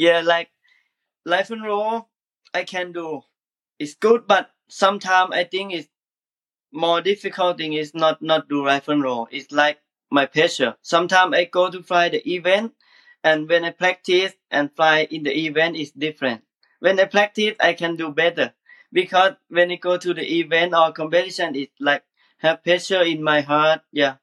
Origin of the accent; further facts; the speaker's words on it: Thailand; English is a second language; I am from Thailand.